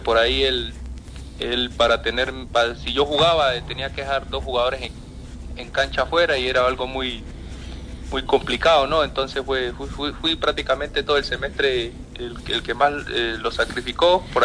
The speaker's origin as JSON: {"language": "Spanish", "country": "Argentina", "said": "tenía varias opciones, ¿no? Acá en mi país y bueno, es lo que significa para mí jugar en Argentina."}